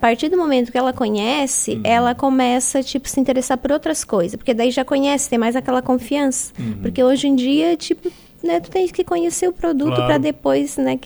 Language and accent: Portuguese; Cocal do Sul, Santa Catarina, Brazil; porque eu sou de Cocal, então eu não sou daqui, né?